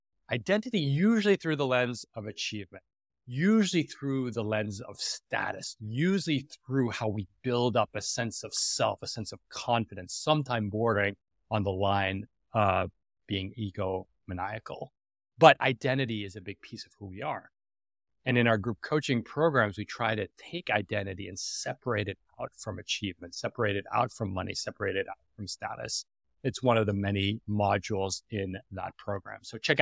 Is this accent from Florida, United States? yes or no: no; New York, United States; first language fr; I grew up in the East Village of New York, but I was raised speaking French. And so when I got to New York, to elementary school, I took English, ESL, English as a second language.